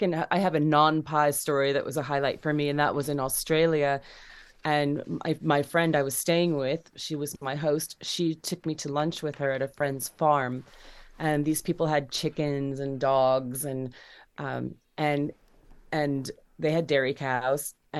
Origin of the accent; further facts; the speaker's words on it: Ottumwa, Iowa, United States; So that's what brought me back to Iowa the summer of 2010. And I, after the state fair, I visited my hometown of Ottumwa, and I discovered the American Gothic House was nearby, and I ended up moving in.